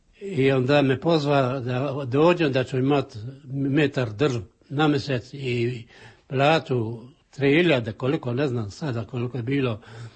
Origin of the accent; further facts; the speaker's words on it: Stari Grad, Split-Dalmatia County, Croatia; Rođen sam u Starome gradu je do 23.1908. I onda sam do 19 godina se bavio poljoprivredom, išao u polje, radio.